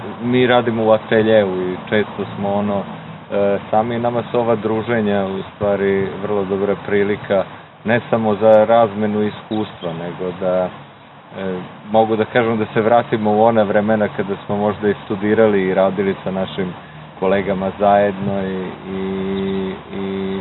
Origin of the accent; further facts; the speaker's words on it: Budapest, Hungary; dolazim iz Budimpešte.